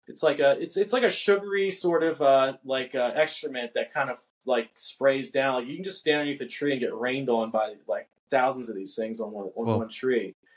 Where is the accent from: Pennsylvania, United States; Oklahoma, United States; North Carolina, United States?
Pennsylvania, United States; Yeah. Lancaster County, born and raised. Yeah.